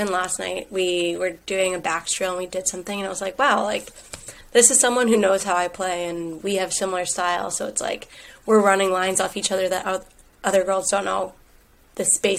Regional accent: Pennsylvania, United States; also born or lived in Colorado; I grew up outside of Philadelphia, so I'm from downtown.

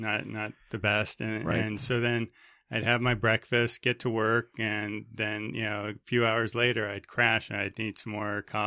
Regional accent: Los Angeles, California, United States; born there; Well, I was born here in Los Angeles

